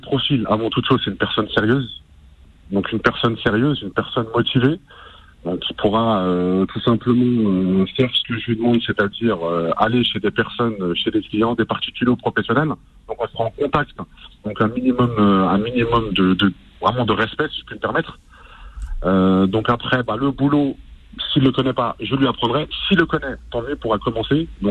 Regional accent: Île-de-France, France; Non, moi je suis d'Île-de-France.

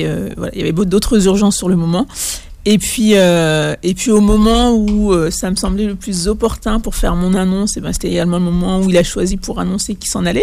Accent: France; also born or lived in Mali; Et j'ai grandi en France.

